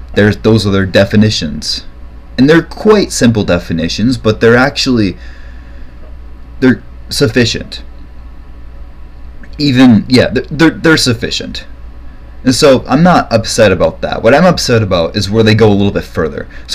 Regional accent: Iowa, United States; So in my home state of Iowa, there's also quite a few things that are going on.

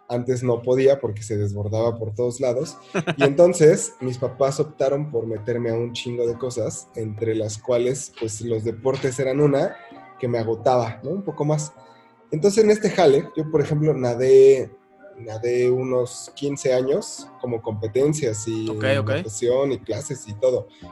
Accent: Mexico City, Mexico; soy de la Ciudad de México

